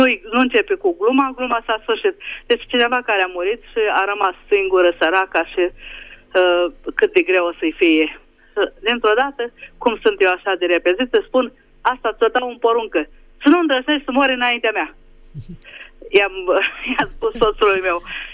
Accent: Budapest, Hungary; din Budapesta

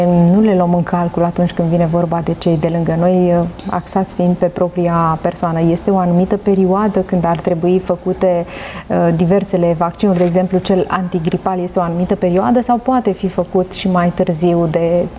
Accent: Romania; Eu cred că noi, ca români, avem nevoie să învățăm lucrurile acestea

